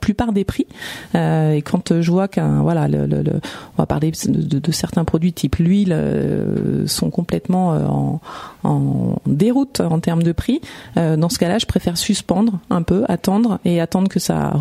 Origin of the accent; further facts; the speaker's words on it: Paris, Île-de-France, France; Ah, pas du tout. Je suis parisienne. D'accord. Et je suis dans le Val-d'Oise depuis maintenant 13 ans.